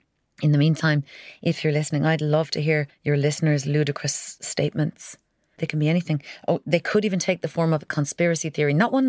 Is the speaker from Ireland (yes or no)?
yes; Kinsale, County Cork, Ireland; I'm from Kinsale, that's why I say that. Oh, and yes, I will do a podcast at some stage about my ludicrous accent.